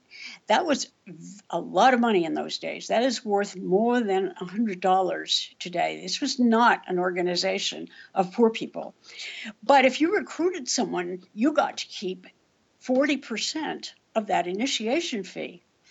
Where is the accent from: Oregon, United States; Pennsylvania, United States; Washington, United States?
Oregon, United States; I chose Oregon because it happens to be my home state